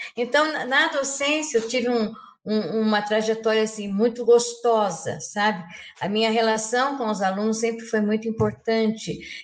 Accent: São Paulo, Brazil; eu comecei lá na minha cidade, em São Paulo, né, como enfermeira.

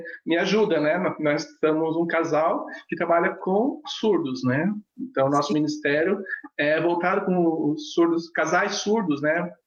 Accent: Brazil; first language Libras; Portuguese is a second language; E a minha primeira língua foi Libras, né? E eu aprendi português a falar aos 4 anos. Então, por isso, eu domino mais a Libras do que o português.

